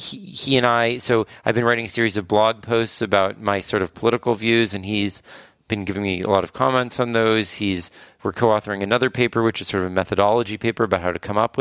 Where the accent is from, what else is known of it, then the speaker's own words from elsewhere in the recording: California, United States; Yeah, well, I grew up in California.